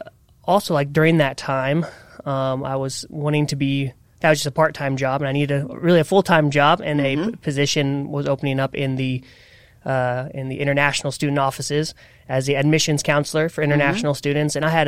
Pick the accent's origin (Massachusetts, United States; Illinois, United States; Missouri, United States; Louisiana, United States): Missouri, United States; Columbia; So originally I'm from Columbia, Missouri, born and raised there, went to a private Christian school there.